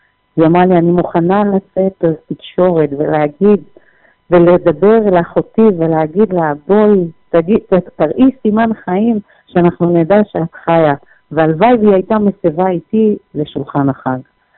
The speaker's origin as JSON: {"language": "Hebrew", "town": "Jerusalem", "region": "Jerusalem District", "country": "Israel", "tie": "born or raised there", "said": "אני נולדתי פה בארץ, ומצות יהודה בירושלים היו ממש בקרבת הבית שלי"}